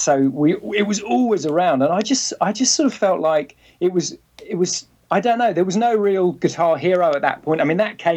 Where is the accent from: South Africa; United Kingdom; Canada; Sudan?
United Kingdom; London; now in United States; Originally from London, actually. And we've been sort of transplanted in the US now since 1996 when I first came out here with a band. And then we went back to London for 2 years